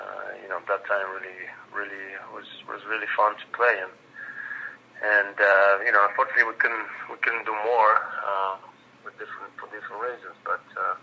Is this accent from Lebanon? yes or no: no; Poland; English is a second language; I was actually, you know, in my hometown in Poland